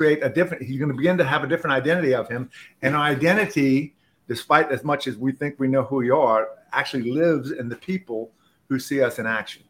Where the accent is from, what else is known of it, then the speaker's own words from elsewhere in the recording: Baton Rouge, Louisiana, United States; from Baton Rouge, Louisiana.